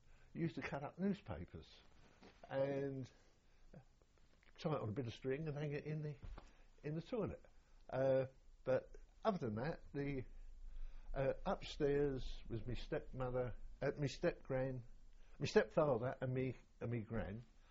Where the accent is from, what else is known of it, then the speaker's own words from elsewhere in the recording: Stepney, London, United Kingdom; born there; I was born in East End of London, Stepney, on the 7th of May, 1929.